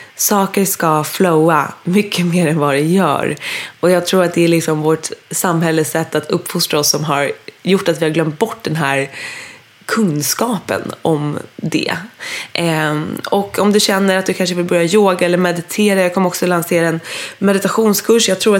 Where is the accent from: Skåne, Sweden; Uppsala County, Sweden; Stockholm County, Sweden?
Stockholm County, Sweden; Dalarö; Jag och min tjejkompis har hyrt ett hus på Dalarö där jag bodde förra sommaren och där jag är uppvuxen.